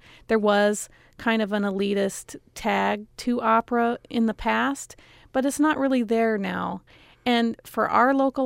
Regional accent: Illinois, United States; I only got positive messages when I was growing up in Iroquois County.

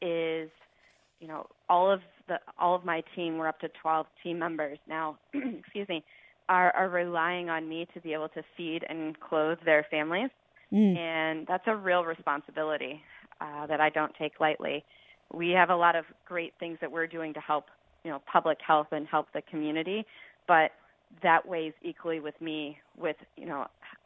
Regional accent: Iowa, United States; now in Chicago, United States; I grew up in Northwest Iowa, and that's where she is.

